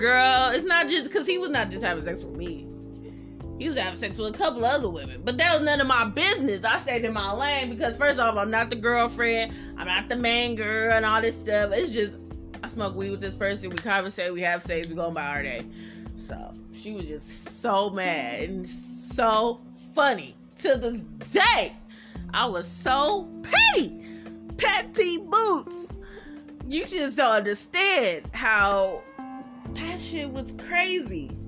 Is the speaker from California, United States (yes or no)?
yes; Oakland, California, United States; also born or lived in Richmond; I was born in Oakland, Kaiser, 1987, July the 7th at 11 a.m., so when I say I'm from Oakland, I'm really from Oakland. I was born out there and raised a little bit in Oakland. Then we moved to Richmond